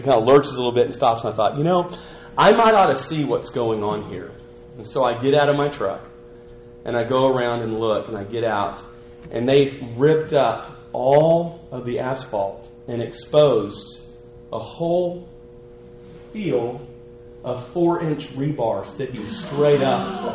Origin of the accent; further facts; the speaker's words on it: Abilene, Texas, United States; I mentioned I grew up in Abilene. There was some road construction going on right as Industrial Lane was feeding into Buffalo Gap Road, that hairpin turn over there for my Abilenians that I'm talking to.